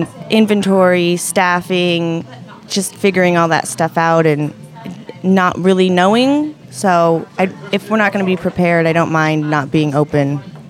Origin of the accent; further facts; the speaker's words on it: Los Angeles, California, United States; I grew up in L.A., 50's cold.